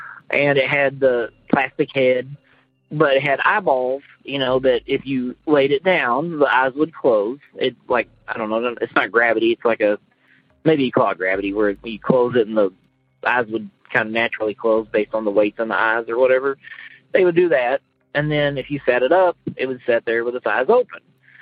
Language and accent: English; Kansas, United States; from Kansas.